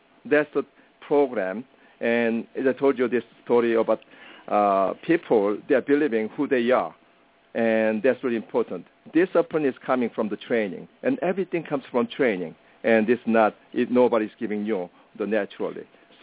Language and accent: English; South Korea; When I grew up in Korea